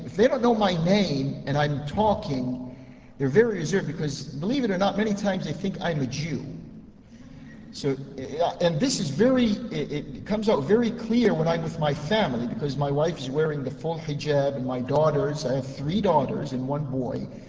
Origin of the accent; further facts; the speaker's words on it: United States; born there; I was born in the United States. I didn't go to the United States from anywhere else.